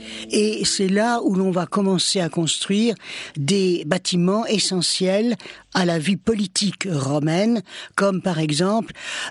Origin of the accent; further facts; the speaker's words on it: France; je suis française